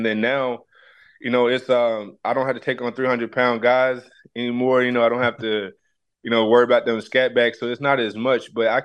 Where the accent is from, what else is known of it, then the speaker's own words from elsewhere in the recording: Tennessee, United States; growing up in Tennessee, you know, I grew up earlier on.